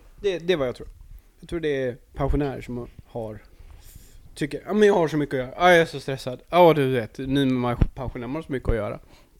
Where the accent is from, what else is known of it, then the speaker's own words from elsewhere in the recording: Skåne, Sweden; Det kom faktiskt ifrån att när jag var yngre så växte jag upp nere i Skåne